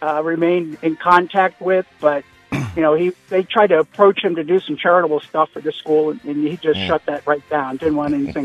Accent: Miramar, Florida, United States; I did, man. I grew up in Miramar, Florida, and I went to school with Johnny Depp.

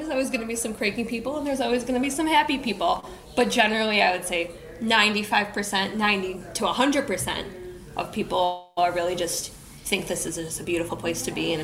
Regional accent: Chicago, Illinois, United States; Like I said, I grew up in the Chicago area, so I was like, the traffic can't be that bad.

